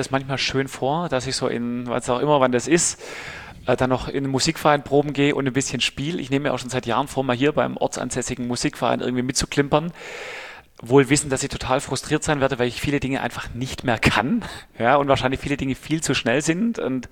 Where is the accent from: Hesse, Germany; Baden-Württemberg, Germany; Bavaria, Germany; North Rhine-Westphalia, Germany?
Baden-Württemberg, Germany; Oeffingen; 12.000 Mann Stadt. So, dass man überall mit dem Fahrrad hinfahren konnte.